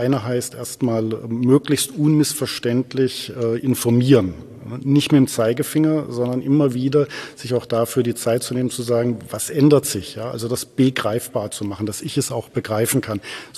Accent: China; German is a second language; Ja, Sie kommen aus Russland, ich komme aus China.

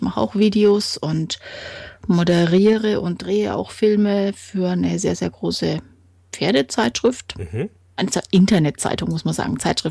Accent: Bavaria, Germany; Ich bin aus dem Frankenland. Da bin ich auch stolz drauf.

